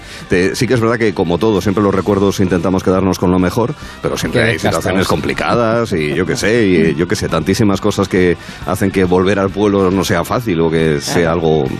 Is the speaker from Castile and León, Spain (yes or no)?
yes; Tábara, Castile and León, Spain; Cuando me dicen asturiano es un título más que un origen. Sí. Pero mi pueblo está en Zamora y se llama Tábara, cerca de Aliste